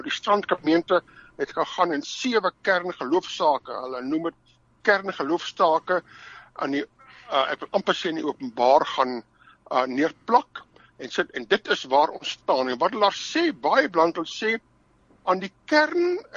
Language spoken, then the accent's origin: Afrikaans; Pretoria, Gauteng, South Africa; Ja, ek het eintlik in Pretoria groot geword, daar by Pretoria Oos Laerskool skool gegaan in Afrikaans oor seenskool.